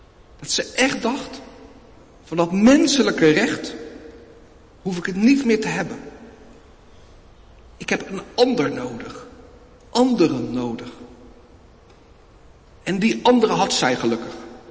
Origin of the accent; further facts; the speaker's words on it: Netherlands; accent: Dutch; voor mijn Nederlandstalige, voor mijn Nederlandse accent wanneer ik Engels praat.